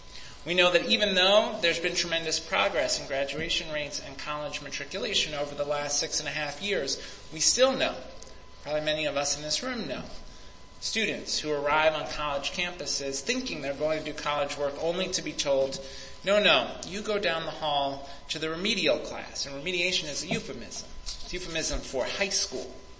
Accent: New York City, New York, United States; born or raised there

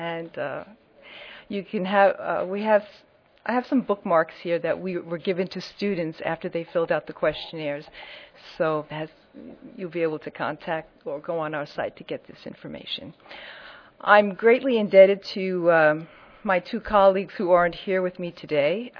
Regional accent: Montreal, Quebec, Canada; I'm from Montreal, the province of Quebec, Canada.

